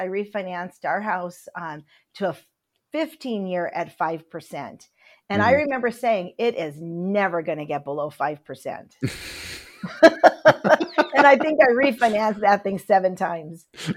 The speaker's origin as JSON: {"language": "English", "region": "Michigan", "country": "United States", "tie": "born or raised there", "said": "I grew up in Upper Michigan. We didn't play soccer."}